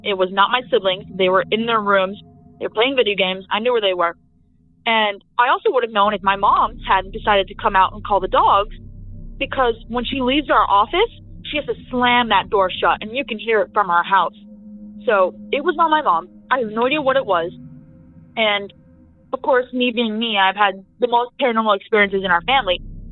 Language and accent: English; Oregon, United States; I'm from Oregon. This story takes place in my hometown down south in the valley, Jervis, Oregon.